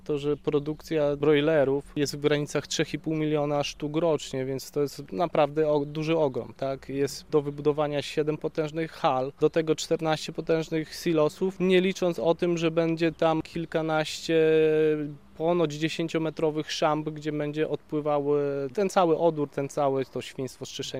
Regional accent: Silesian Voivodeship, Poland; Jesteśmy na Podlasiu, jest czyściutko. Pochodzę ze Śląska, tam mamy smog, zanieczyszczenia.

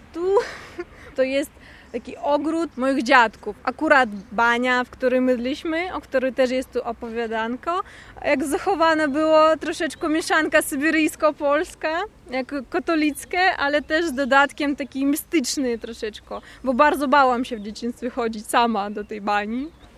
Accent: Siberia, Russia; now in Poland; To rodzice mojego ojca i sam ojciec wychowali się, wyrosły na tej wsi. A ja urodziłam się w Tomsku, ale ja swoje wychowanie, stanowienie jako człowieka miałam na tej wsi.

